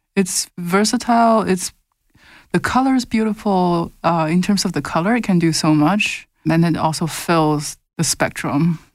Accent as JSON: {"language": "English", "country": "China", "tie": "born or raised there", "moved": "yes", "said": "So I grew up in China. I spent most of my teenage years and childhood in China."}